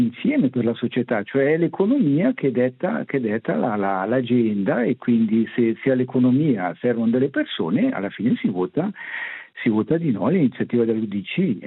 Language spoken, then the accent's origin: Italian; Switzerland; io sono nato e cresciuto in Svizzera